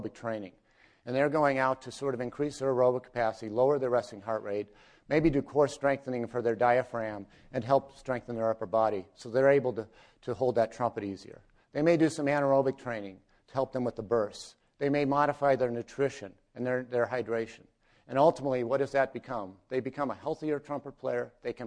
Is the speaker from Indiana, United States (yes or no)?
yes; Indianapolis, Indiana, United States; I'm from Indianapolis.